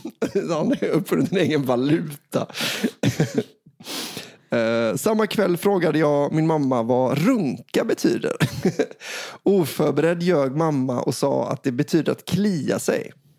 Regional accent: Skåne, Sweden; denna människa från en liten by i mitten av Skåne där jag växte upp

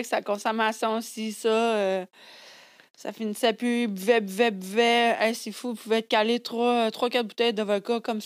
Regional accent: Canada; j'ai fini par donner mon passeport pour comprendre que je venais du Canada.

